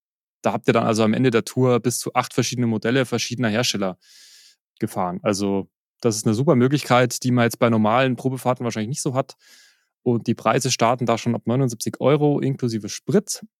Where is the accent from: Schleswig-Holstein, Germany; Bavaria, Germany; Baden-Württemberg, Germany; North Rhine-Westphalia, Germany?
Bavaria, Germany; Das ein oder andere China wird mir als Bayer halt rausrutschen.